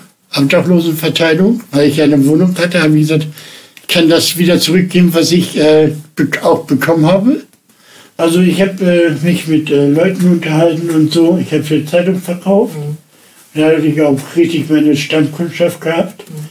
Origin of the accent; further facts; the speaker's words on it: Bremerhaven, Bremen, Germany; also born or lived in Rheda-Wiedenbrück; Ich komme aus, überwiegend aus Bremerhaven. Da bin ich auch aufgewachsen, geboren bin ich aber in Nordrhein-Westfalen, in Reda-Wiedenbrück. Bin bei meiner Mutter auf jeden Fall aufgewachsen.